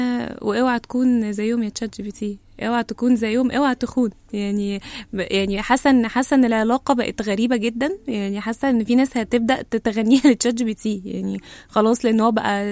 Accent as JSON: {"language": "Arabic", "country": "Egypt", "said": "الاثنين موجه لينا كمصريين، وانت مصري معانا"}